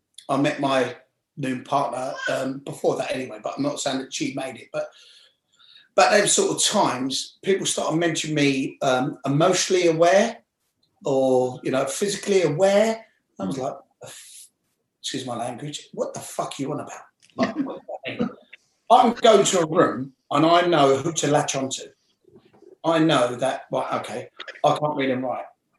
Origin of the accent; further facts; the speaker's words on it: West London, London, United Kingdom; I'm from West London.